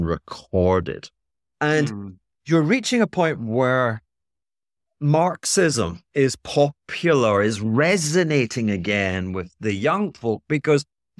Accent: Scotland, United Kingdom; I mean, here I'm being Scottish.

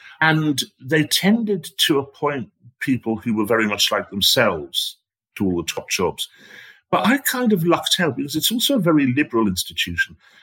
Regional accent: Guisborough, North East England, United Kingdom; one bloke I spoke to in a pub in my hometown of Gisborough

